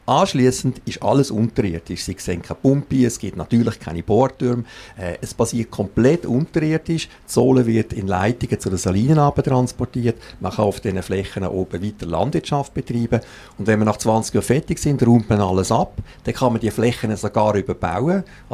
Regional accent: Nuglar, Solothurn, Switzerland; Also, ich bin verheiratet, habe 4 Kinder, aufgewachsen im Kanton Solothurn, Schwarzbubenland, Nugla, St. Pantaleon, wo ich jetzt auch wieder wohne.

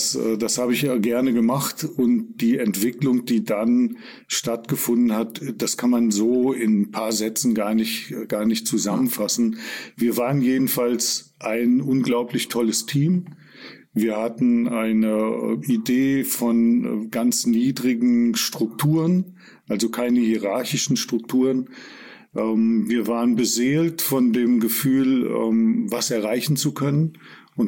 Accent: Lendringsen, North Rhine-Westphalia, Germany; moved away as an adult; now in Fulda, Germany; Ich nenne meinen Heimatort eigentlich immer noch gerne Lendringsen im Sauerland. Ich bin nach Fulda gekommen und habe hier Sozialarbeit studiert. Und das war 1978.

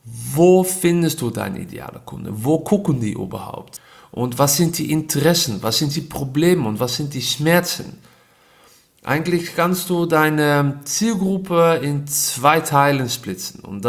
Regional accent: Netherlands; Nou, dreimal durfte men raten woher ich komme. Ich bin Holländer

